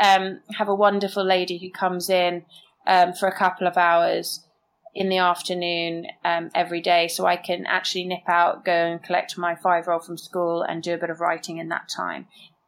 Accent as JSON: {"language": "English", "region": "England", "country": "United Kingdom", "said": "I mean, because we're British, we live in York, all our family are, you know, back home in England."}